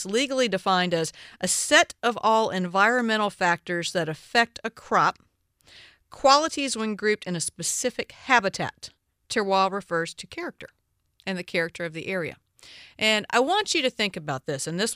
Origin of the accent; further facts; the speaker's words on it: the South, United States; I am obviously from the South.